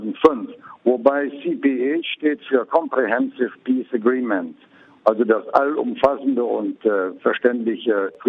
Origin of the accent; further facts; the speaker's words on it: Leer, Unity, South Sudan; in einer extrem ländlichen Region wie bei uns in Lea